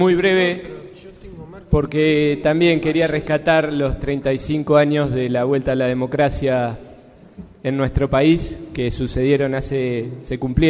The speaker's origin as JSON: {"language": "Spanish", "country": "Argentina", "said": "entendiendo que todos somos argentinos"}